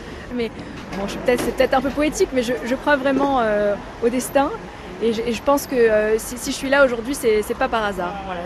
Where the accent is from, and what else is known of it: Paris, Île-de-France, France; born or raised there; now in Israel